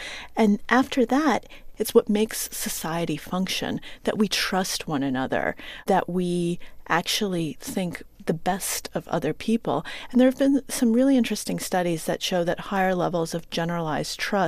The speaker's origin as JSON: {"language": "English", "town": "Acton", "region": "Massachusetts", "country": "United States", "said": "So they could find out that I'm from the Boston suburbs."}